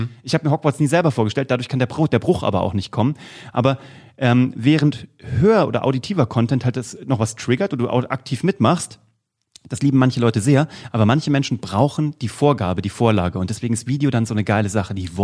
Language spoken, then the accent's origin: German; Kassel, Hesse, Germany; in Kassel, wo ich herkomme, in der Aue